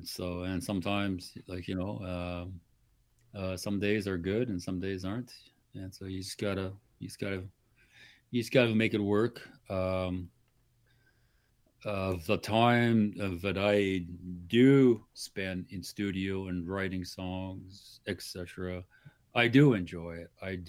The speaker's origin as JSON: {"language": "English", "region": "Northwest Territories", "country": "Canada", "tie": "born or raised there", "also_born_or_lived": "Yellowknife", "said": "I love the North. I grew up here. I grew up in Vetchikol. I lived in Yellowknife for years. I love Yellowknife."}